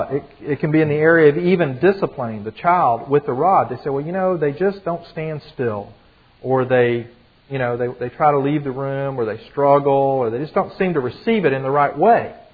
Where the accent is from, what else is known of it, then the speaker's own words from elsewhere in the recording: the South, United States; We're from the South, so our children say yes, sir, and yes, ma'am.